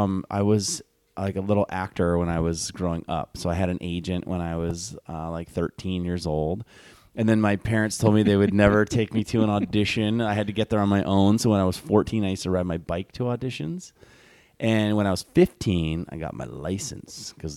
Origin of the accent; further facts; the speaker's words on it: Honolulu, Hawaii, United States; I was born and raised in Honolulu.